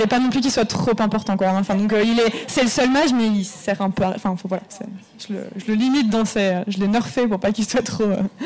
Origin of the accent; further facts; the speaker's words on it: Auvergne-Rhône-Alpes, France; parce que je viens de la Drôme, en fait, du Picodon